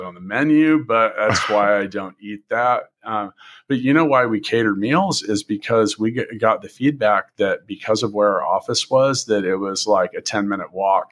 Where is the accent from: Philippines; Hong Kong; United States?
United States; Indianapolis, Indiana; It's funny, I'm from Indianapolis and that's where he's from